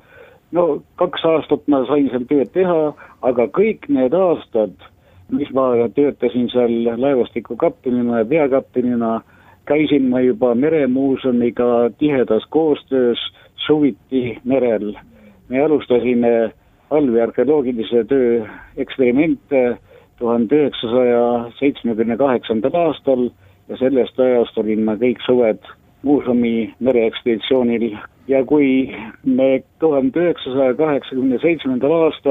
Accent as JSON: {"language": "Estonian", "town": "Tallinn", "region": "Harju County", "country": "Estonia", "tie": "born or raised there", "said": "sõitsin koju, mu kodukoht oli ju Tallinnas"}